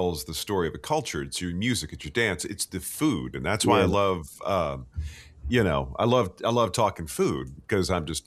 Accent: Dallas, Texas, United States; now in New Orleans, United States; Well, see, I live 20 years in New Orleans, but I'm from Dallas originally.

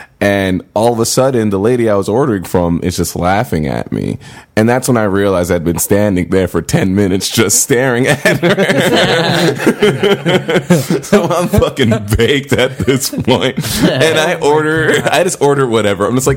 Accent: McAllen, Texas, United States; I grew up in McAllen, Texas. I went to high school there.

